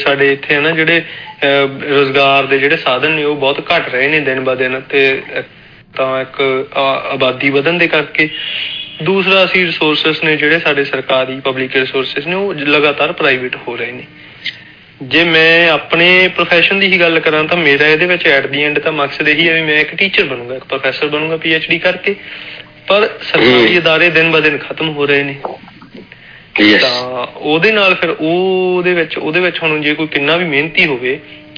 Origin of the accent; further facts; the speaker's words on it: Randiala, Punjab, India; ਮੇਰਾ ਪਿੰਡ ਰੰਡਿਆਲਾ ਮੋਗੇ ਜ਼ਿਲ੍ਹੇ ਦੇ ਵਿੱਚ